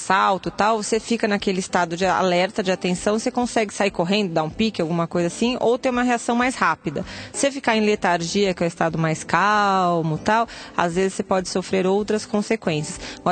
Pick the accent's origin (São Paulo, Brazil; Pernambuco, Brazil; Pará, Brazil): São Paulo, Brazil; Sou do Bixiga.